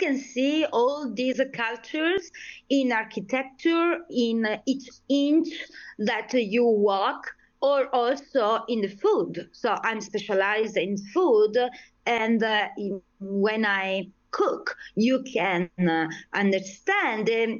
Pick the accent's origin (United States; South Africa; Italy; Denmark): Italy; Favara, Sicily; English is a second language; If I speak in Italian, you can understand that I come from Sicily.